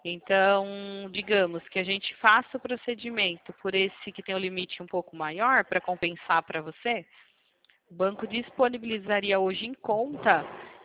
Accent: Itatiba, São Paulo, Brazil; Eu sou aqui de Itatiba, São Paulo.

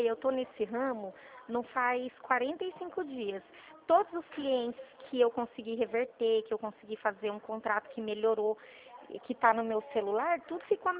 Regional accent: Presidente Prudente, São Paulo, Brazil; sou do estado de São Paulo, da cidade de Presidente Prudente.

